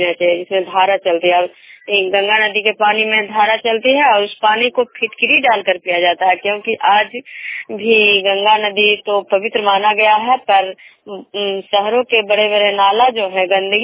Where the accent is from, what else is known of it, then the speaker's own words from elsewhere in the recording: Vishnupur, Bihar, India; विष्णुपुर ग्राम खजरा पंचायत नालंदा जिला नगर निगम प्रखंड के निवासी हूँ।